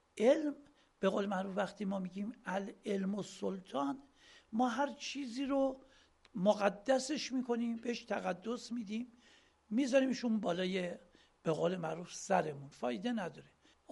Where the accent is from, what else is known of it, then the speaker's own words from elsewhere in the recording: Mashhad, Razavi Khorasan, Iran; یه من مشهدیم،